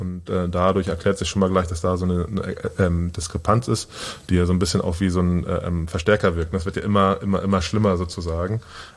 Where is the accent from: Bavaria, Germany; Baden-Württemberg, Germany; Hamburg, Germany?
Hamburg, Germany; Wilhelmsburg; ich komme aus Wilhelmsburg